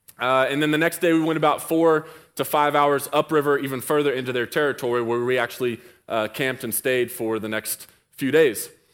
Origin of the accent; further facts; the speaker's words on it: the South, United States; So I'm from the South, you know, we got to talk a little bit louder, you know.